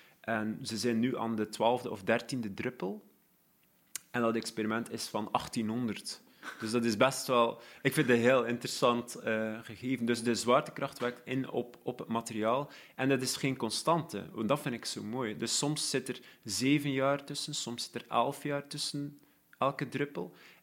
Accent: Belgium; ik ben een Belg.

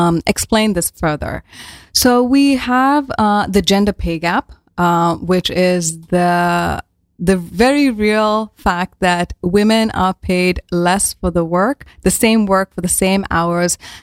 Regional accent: India; English is a second language; moved away as an adult; now in Netherlands; So I'm from India, and I moved to the Netherlands around now 8 years ago already.

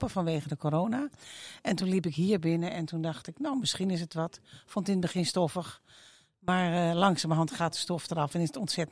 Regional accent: Voorburg, South Holland, Netherlands; also born or lived in The Hague; geboren in Den Haag. Opgegroeid in Voorburg, getrouwd op een gegeven moment.

